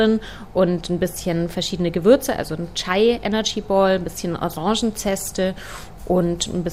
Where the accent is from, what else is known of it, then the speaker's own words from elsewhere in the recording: Bavaria, Germany; Ich komme ja ursprünglich aus Bayern, das ist so ein bisschen meine Kindheitsküche.